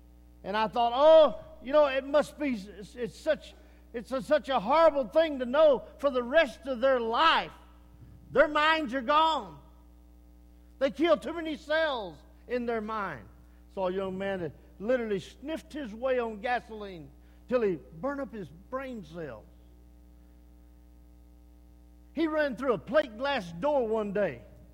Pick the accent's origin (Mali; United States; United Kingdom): United States; Rusk, Texas; I grew up down in Rusk, outside of Rusk, a little town, but I grew up, they have a state hospital there.